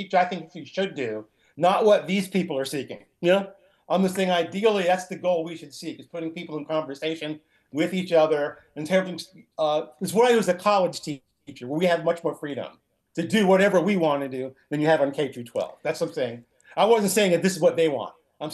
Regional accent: New York City, New York, United States; Growing up in New York City in the 1970s was largely through my parents.

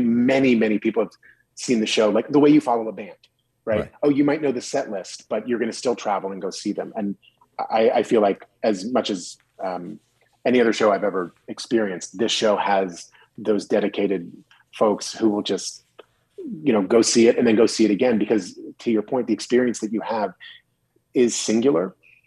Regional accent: Virginia, United States; when I grew up in Virginia.

